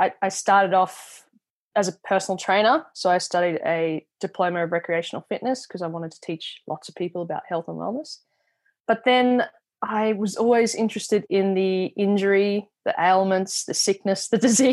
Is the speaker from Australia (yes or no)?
yes; Brisbane, Queensland, Australia; now in Gold Coast, Australia; Grew up in, Brisbane, was born and bred in Brisbane and then moved to the Gold Coast.